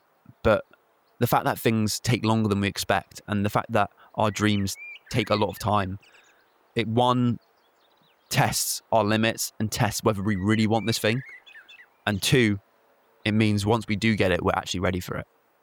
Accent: South East England, United Kingdom; moved away as an adult; now in Cornwall, United Kingdom; going to Cornwall, of escaping Kent, of being as far away as possible, like being 6 hours away from my hometown

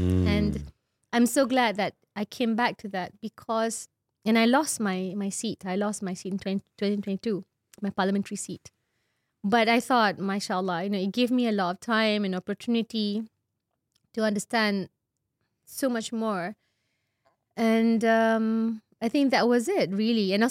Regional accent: Malaysia; because I'm Malaysian. So I'm bound by the quota in Malaysia.

